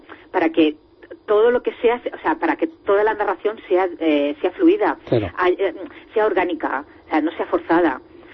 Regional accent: Águilas, Region of Murcia, Spain; esta novela surgió saliendo de mi pueblo, de Águilas, ¿no?

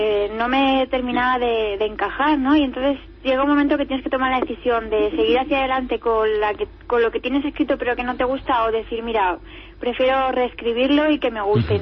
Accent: Alicante, Valencian Community, Spain; Y esa misma semana en Alicante, en mi tierra.

